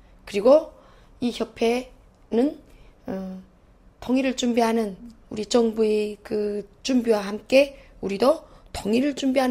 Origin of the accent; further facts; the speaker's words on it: North Korea; now in South Korea; 북한서 왔다고